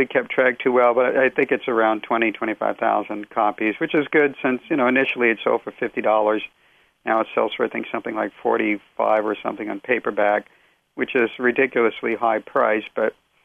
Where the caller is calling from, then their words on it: Bahamas; Yes, I'm calling you from the Bahamas right now, actually.